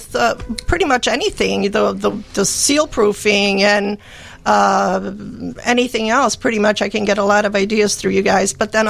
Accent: Cosenza, Calabria, Italy; I'm from Calabria.

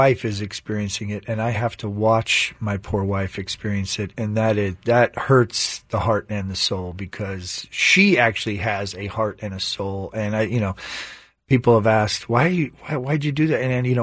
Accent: California, United States; No. I grew up NorCal. We are a big 49er family.

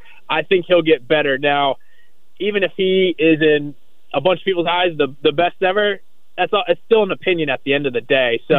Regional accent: Richmond, Virginia, United States; You know, and also, you know, growing up outside of Richmond, you know, Washington was not my team, but I did pull for them.

